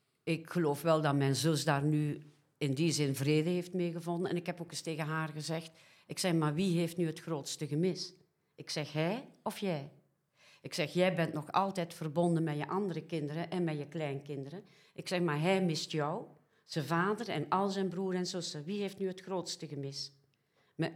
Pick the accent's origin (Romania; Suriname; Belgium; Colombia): Belgium; now in Netherlands; Ik ben afgesneden van mijn geboorteland.